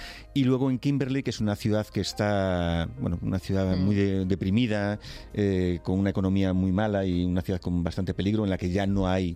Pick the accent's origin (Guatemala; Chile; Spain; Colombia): Spain; Noia, Galicia; born there; yo nací en Noia, en un pueblecito, en Galicia, al lado de Santiago de Compostela